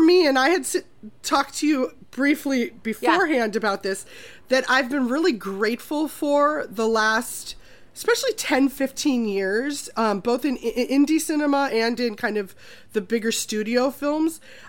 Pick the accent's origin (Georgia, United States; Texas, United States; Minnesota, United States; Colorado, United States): Minnesota, United States; And I'm also from Minnesota, which is where Diablo Cody lived a lot of her life